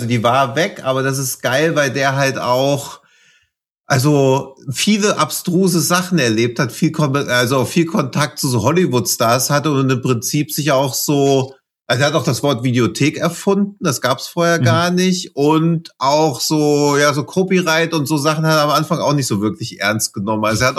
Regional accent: Bad Hersfeld, Hesse, Germany; Also ich komme ja aus Hessen, also aus Hersfeld.

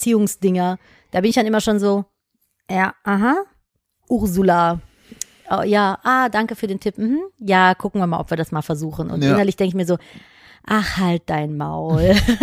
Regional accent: London, England, United Kingdom; Zufällig, und ich komme auch aus London.

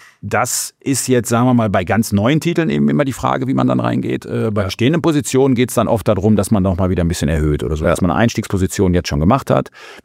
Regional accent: North Rhine-Westphalia, Germany; Ich komme aus dem Sauerland

